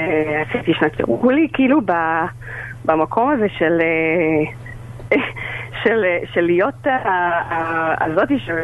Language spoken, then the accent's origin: Hebrew; Jerusalem, Jerusalem District, Israel; אני ילידת ירושלים, כאילו אני ירושלמית, גדלתי ליד שכונות דתיות, גדלתי ליד שכונת בית וגן